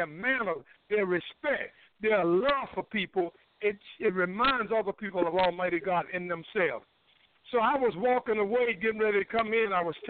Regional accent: North Carolina, United States; it done happened to me so many times here in North Carolina where I'm at, my home state.

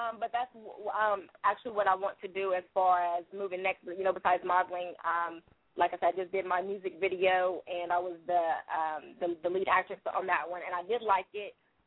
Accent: California, United States; now in Tulsa, United States; I am from California, but I currently live out in Tulsa, Oklahoma.

